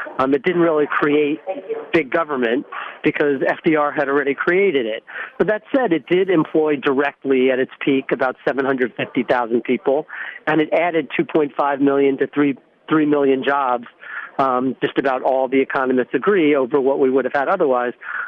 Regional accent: Long Island, New York, United States; Well, I grew up in Long Island, so that's a big deal to my family.

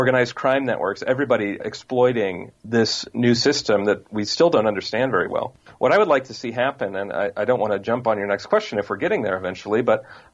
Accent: Washington, United States; I'm from Washington State originally, did my reporting for this book mostly in the San Francisco area.

